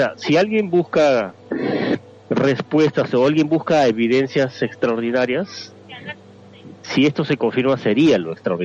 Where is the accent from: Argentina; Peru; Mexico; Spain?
Peru; Solo en mi país, en Perú, hay como 5 o 6 colegios salesianos en distintas regiones del Perú. Y yo mis 11 años de formación los hice en un colegio de esta orden.